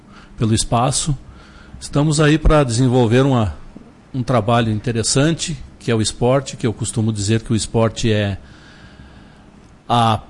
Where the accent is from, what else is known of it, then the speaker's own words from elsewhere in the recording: Bom Jesus, Rio Grande do Sul, Brazil; also born or lived in Caxias do Sul; Morei 50 anos em Caxias, sou de Bom Jesus, mas morei 50 anos em Caxias, então sou quase mais caxiense que bonjesuense.